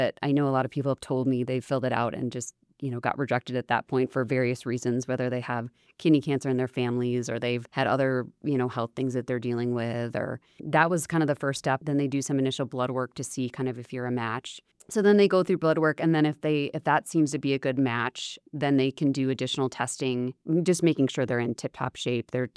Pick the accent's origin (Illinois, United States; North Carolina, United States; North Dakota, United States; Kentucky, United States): Illinois, United States; Chicago; Yeah. So I'm originally from Chicago.